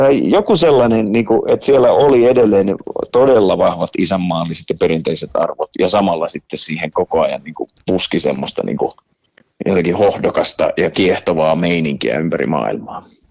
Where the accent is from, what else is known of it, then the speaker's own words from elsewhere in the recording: Ylistaro, South Ostrobothnia, Finland; also born or lived in Vaasa; Me heti kasarin alussa muutettiin Vaasasta sitten Ylistaroon pienelle paikkakunnalle.